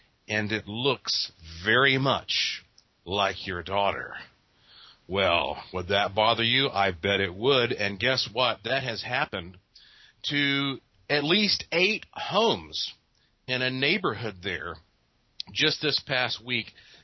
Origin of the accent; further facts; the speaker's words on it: Asheville, North Carolina, United States; some of it that stems from right there in Asheville, North Carolina, which, of course, Asheville is my hometown.